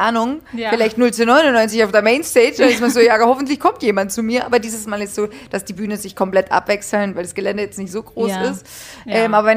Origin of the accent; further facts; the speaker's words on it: Austria; Also in Österreich, ich bin ja Österreicherin, man sagt ja Jause bei uns.